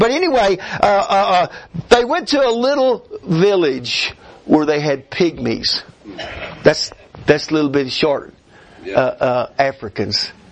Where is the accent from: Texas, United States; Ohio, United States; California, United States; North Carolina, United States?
Texas, United States; And I said, I'm going to jail over here in Romania. And I said, I'm from Texas. I want to go home.